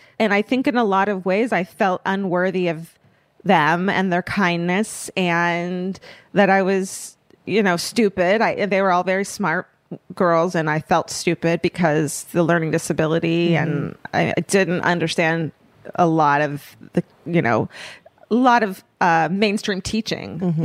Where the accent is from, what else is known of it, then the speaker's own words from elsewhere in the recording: Irvine, California, United States; Where I grew up in Irvine, it was WASP City. It was two parent homes, you know, stay at home mom.